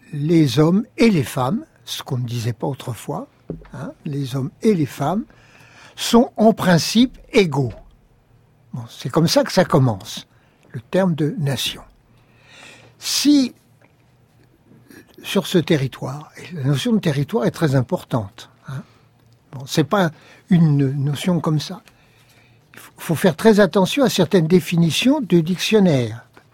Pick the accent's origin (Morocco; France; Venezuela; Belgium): Morocco; Fès, Fès-Meknès; Je suis né au Maroc, je suis très fier d'être né à Fès. J'ai passé toute mon enfance.